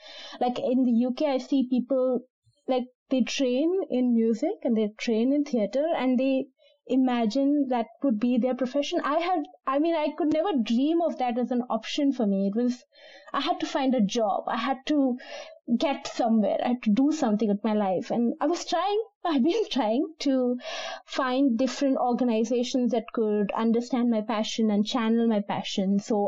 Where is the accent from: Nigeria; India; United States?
India; Gujarat; I come from Gujarat, which is where our great prime minister actually comes from.